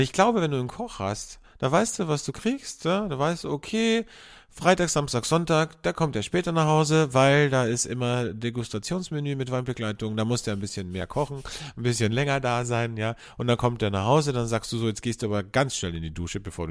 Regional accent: Carinthia, Austria; moved away as an adult; now in Vienna, Austria; als ich von Kärnten, von meinem Bundesland, wo ich aufgewachsen bin, nach Wien gezogen bin. Okay, da war ich 18, 19

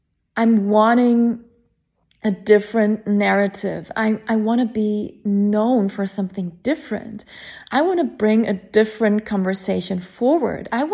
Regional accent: Sweden; English is a second language; I grew up in Sweden.

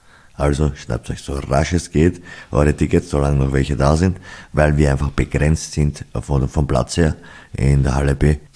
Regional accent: Neunkirchen, Lower Austria, Austria; ich komme aus Neunkirchen, ist ja 20 Minuten vom Semmering entfernt.

